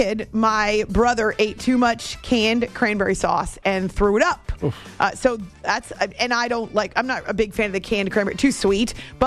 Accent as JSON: {"language": "English", "region": "New Hampshire", "country": "United States", "tie": "born or raised there", "said": "I grew up in New Hampshire and there were white-tailed deer everywhere."}